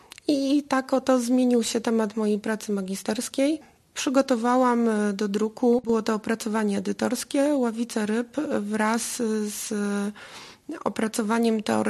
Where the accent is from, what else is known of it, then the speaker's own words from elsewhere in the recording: Jastarnia, Pomeranian Voivodeship, Poland; sama pochodzę z Półwyspu Halskiego, z Jastarni